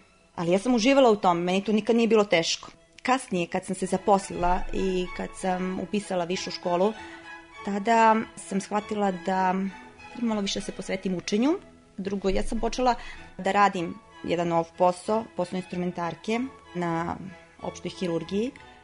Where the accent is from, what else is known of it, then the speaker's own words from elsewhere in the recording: Popovac, Southern and Eastern Serbia, Serbia; also born or lived in Niš; Životna priča je počela u Nišu 1985. godine. Tu sam rođena, živim u Popovcu. U Popovcu se moji doselili 1961. godine iz Zvonca. To je malo mesto pored Zvonačke banje, vrlo lepo. Osnovnu školu sam završila u Popovcu